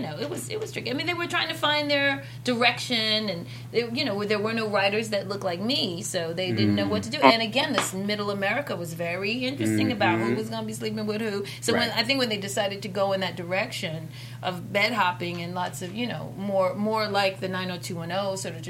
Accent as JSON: {"language": "English", "town": "Brooklyn", "region": "New York", "country": "United States", "said": "Brooklyn in the house. You know, that's where I'm from."}